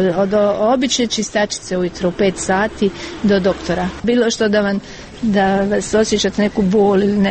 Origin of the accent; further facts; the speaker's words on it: Dubrovnik, Dubrovnik-Neretva County, Croatia; Meni, ja sam iz Dubrovnika